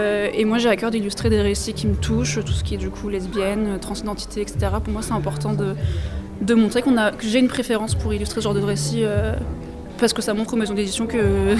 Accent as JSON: {"language": "French", "town": "Lille", "region": "Hauts-de-France", "country": "France", "said": "Du coup moi je suis originaire de Lille, donc j'ai mes parents qui vivent à Lille"}